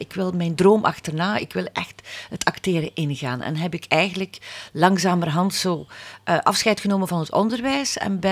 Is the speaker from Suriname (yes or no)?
no; Veldegem, West Flanders, Belgium; born there; Ik was lid, ik werd gevraagd voor een theaterstuk bij een amateurgezelschap waar ik geboren ben, hè, in Veldegem.